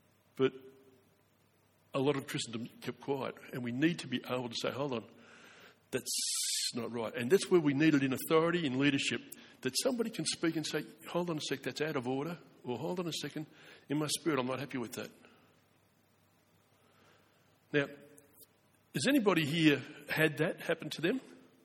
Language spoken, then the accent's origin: English; Braybrook, Victoria, Australia; it's not because I come from Braybrook.